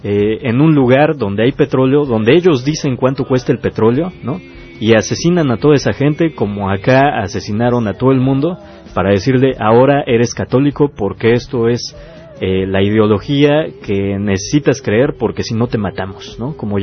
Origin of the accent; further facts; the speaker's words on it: Mexico; Yo soy mexicano, mi pueblo mexicano ha estado ayudándole